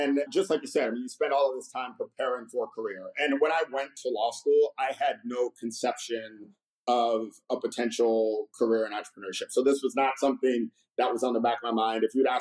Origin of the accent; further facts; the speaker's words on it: New Orleans, Louisiana, United States; New Orleans, best city on earth, but it is a fun place to be from. I try to make it back as often as possible. But yeah, born and rai